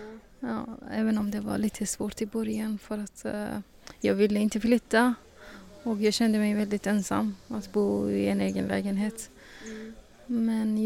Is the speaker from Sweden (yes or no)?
no; Afghanistan; also born or lived in Iran; Jag kommer från Afghanistan men jag har bott i Iran.